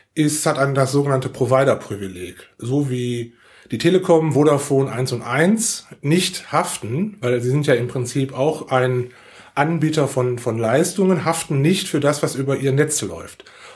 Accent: Essen, North Rhine-Westphalia, Germany; now in Willich, Germany; bin 48 Jahre alt, bin ein Kind des Ruhrgebiets, habe über 40 Jahre in Essen gelebt, da geboren und bin seit 2009 in Willich

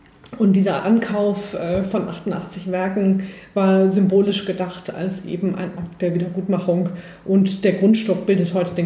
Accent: Düsseldorf, North Rhine-Westphalia, Germany; in Stuttgart gearbeitet und bin 2009 hier in die Kunstsammlung gekommen. Und ich komme aus Düsseldorf, das muss man vielleicht dazu sagen. Insofern ist es für mich auch eine Rückkehr zu den Wurzeln.

